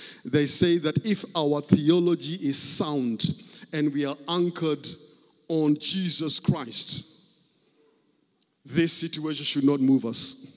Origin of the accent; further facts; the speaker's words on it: Kenya; When I was growing up in Kenya